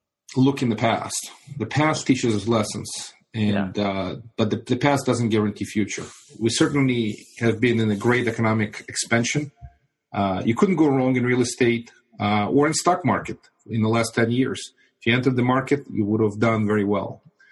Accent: Moldova; first language ru; English is a second language; now in Brooklyn, United States; Originally, I immigrated from the former Soviet Union, Republic of Moldova. Mm. But Russian is my native tongue.

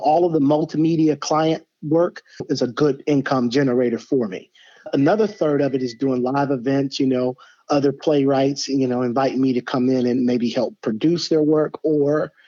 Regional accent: Augusta, Georgia, United States; growing up in the South and kind of not quite rural, but kind of on the borderline of a rural type community where there's a little bit of shopping centers and stuff like that. But it wasn't like a really big arts town. It was a manufacturing town, you know, the Augusta, Georgia area.

